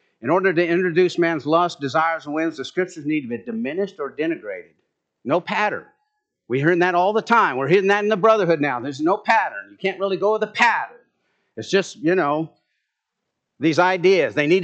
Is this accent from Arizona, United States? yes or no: yes; Arizona, United States; But he didn't know I grew up in Arizona, right? You know, pretty close to the temple in Mason.